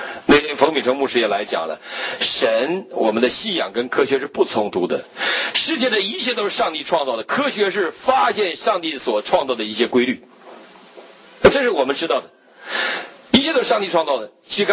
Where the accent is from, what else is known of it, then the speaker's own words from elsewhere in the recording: Northeast China, China; 像我们全民皆兵的年代，我们东北人人都发枪，我还发了一个呢